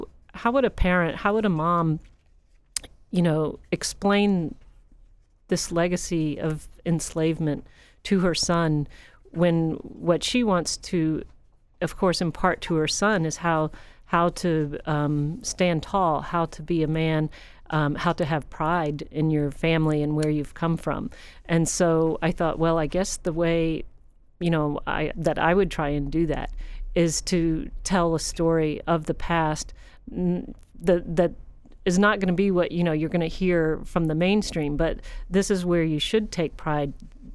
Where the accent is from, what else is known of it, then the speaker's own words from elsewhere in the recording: Atlanta, Georgia, United States; And I always enjoyed, you know, growing up in Atlanta, hearing sea stories and storms and what have you.